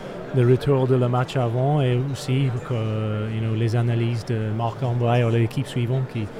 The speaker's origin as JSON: {"language": "French", "town": "Belfast", "region": "Northern Ireland", "country": "United Kingdom", "second_language": "French", "lives_now": "France", "said": "Je viens d'Irlande du Nord, à Belfast."}